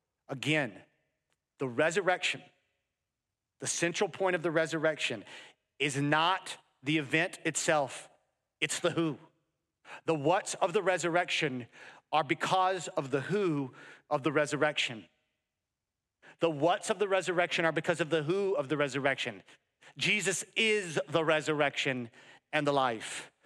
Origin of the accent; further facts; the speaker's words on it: United States; And I'm an American. I don't even know like how water gets in my faucet fully, you know?